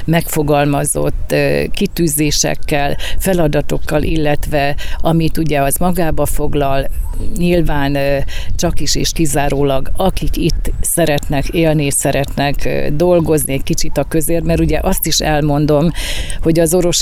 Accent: Oros, Szabolcs-Szatmár-Bereg, Hungary; mert ez a szülőfalum, és nekem mindig orosz az orosz volt, orosz lesz, és ugye a nyíregyházi vonzáskörzet, nyilván én is ott dolgozom, de olyan jó hazajönni

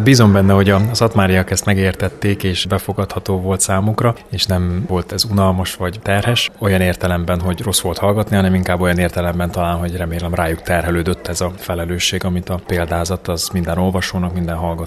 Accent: Zakarpattia Oblast, Ukraine; én ugyan Kárpátalján születtem és ott nőttem fel

